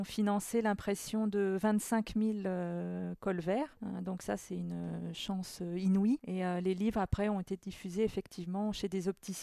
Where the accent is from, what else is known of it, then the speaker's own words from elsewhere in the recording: Chartres, Centre-Val de Loire, France; De Chartres.